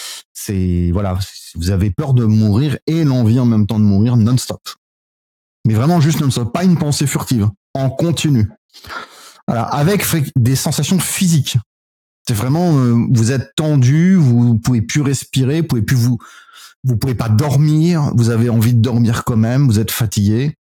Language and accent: French; Paris, Île-de-France, France; La seule chose que je puisse faire, c'est rentrer chez moi à Paris.